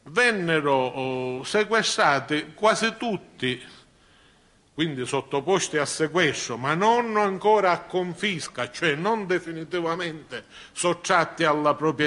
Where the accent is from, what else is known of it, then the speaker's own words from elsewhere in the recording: Carini, Sicily, Italy; io lo so per certo al mio paese, a Carini